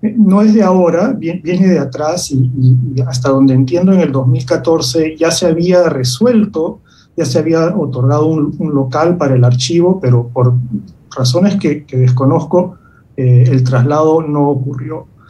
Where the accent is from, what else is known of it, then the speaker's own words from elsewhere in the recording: Peru; también es nuestra memoria colectiva como peruanos